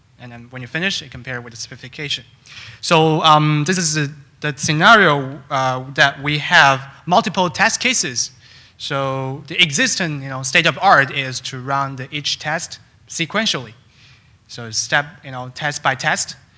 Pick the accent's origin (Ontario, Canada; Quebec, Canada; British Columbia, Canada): Ontario, Canada; Toronto; I'm from Toronto.